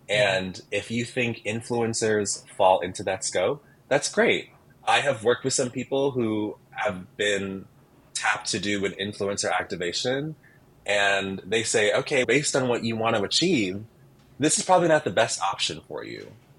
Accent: Chicago, Illinois, United States; because she is from Chicago and I was from Chicago.

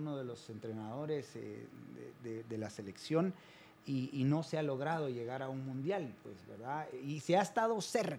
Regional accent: Guatemala; Somos chapines 100%. Amamos nuestro país.

